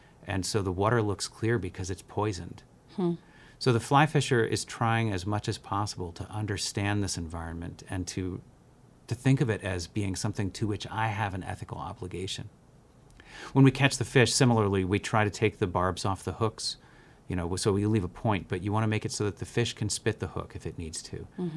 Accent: New York, United States; I grew up in the Catskill Mountains in New York

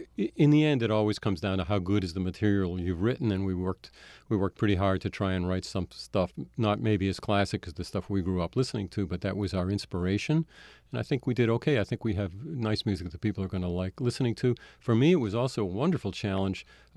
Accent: Boston, Massachusetts, United States; it's the jazz we were attracted to as kids when we were growing up in Boston.

